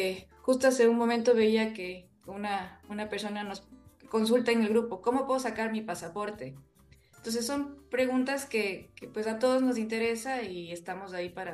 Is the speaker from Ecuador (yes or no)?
yes; Ecuador; todos los eventos que hemos realizado como ecuatorianos